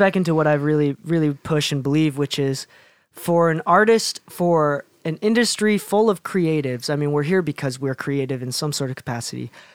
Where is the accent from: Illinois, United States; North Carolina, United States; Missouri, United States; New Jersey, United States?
Illinois, United States; Chicago; now in Utah, United States; But I grew up in Chicago and listening to … like that kind of stuff on the radio all day, every day. When I moved to Utah